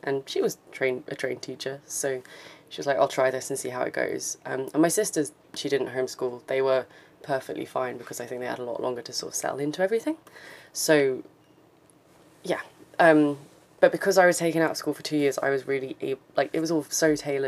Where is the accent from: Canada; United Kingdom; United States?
United Kingdom; Cambridge, East of England; now in Edinburgh, United Kingdom; Near Cambridge, sort of Cambridge, Bedford area, so quite close to London. Yeah, I don't sound very Scottish at all.